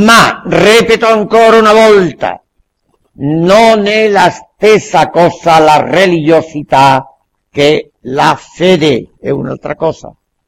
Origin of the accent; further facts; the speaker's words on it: Andalusia, Spain; first language Spanish; Italian is a second language; io sono cattolico perché sono nato al mio paese in Spagna, in Andalusia, dove tutto il mondo è educato e assimilato, ho assimilato lo spagnolo come lingua, ho assimilato le abitudini spagnoli